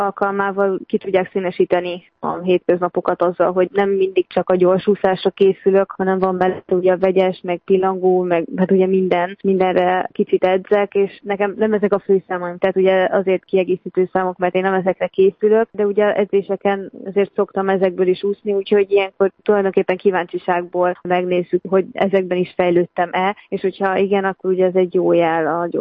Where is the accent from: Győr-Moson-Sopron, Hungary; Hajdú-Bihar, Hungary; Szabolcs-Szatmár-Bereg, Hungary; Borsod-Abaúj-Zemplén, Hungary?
Hajdú-Bihar, Hungary; Debrecen; hiszen Debrecenben sem voltak ennyire sokan kint ugye a szülővárosomban